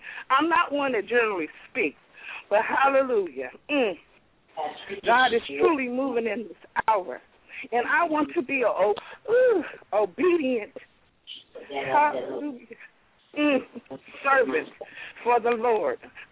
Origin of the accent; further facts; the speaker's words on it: California, United States; now in Oklahoma City, United States; I am from California. However, I'm now here in Oklahoma City.